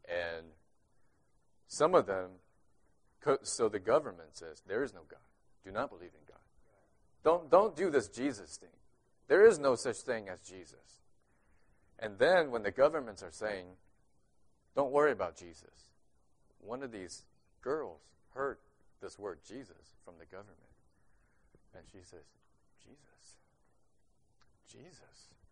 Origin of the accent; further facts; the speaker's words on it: Champaign, Illinois, United States; I'm from Champaign, right here.